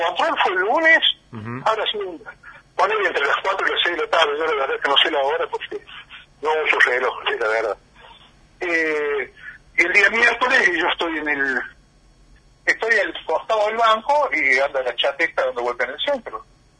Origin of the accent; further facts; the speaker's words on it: Argentina; vos viste cómo somos los argentinos, especialistas en eso.